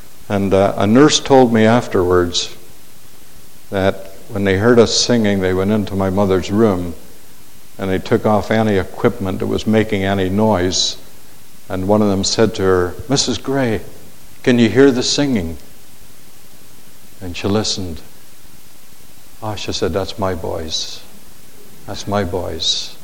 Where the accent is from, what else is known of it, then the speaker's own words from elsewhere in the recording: Ireland; now in Canada; I was so glad to see him because it was a reminder to me that I've lost my accent and I'm Canadian.